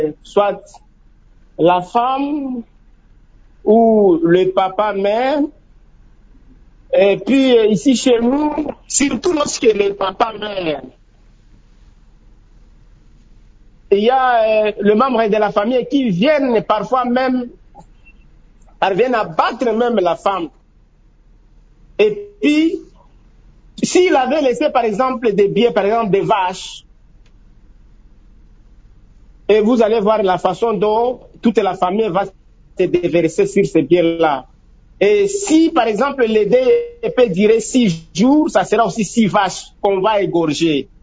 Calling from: Bunia, Ituri, DR Congo; Ouais, ici chez nous à Bounia, cette histoire de succession

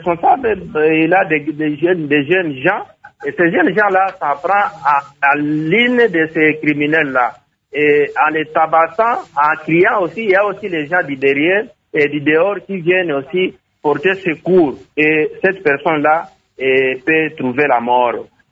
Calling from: DR Congo; Vous savez, ici chez nous au Congo, nous attendons seulement les conséquences.

